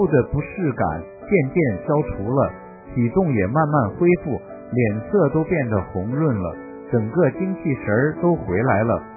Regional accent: Northeast China, China; 我是东北的大法弟子

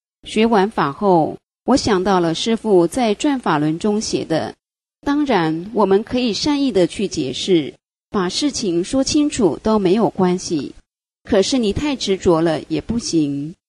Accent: Northeast China, China; 就说我们东北人直性子，别拐弯，有啥事就直说

